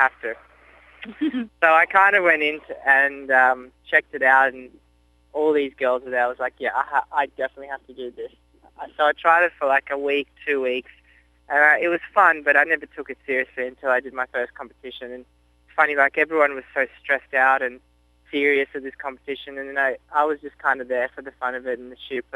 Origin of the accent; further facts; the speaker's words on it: Australia; accent: mixture of Russian and Australian; also born or lived in Belarus; Actually, I was born in Russia, Belarus, and migrated to Australia when I was 7. So now I've got a mixture of a bit of Russian and a bit of Australian.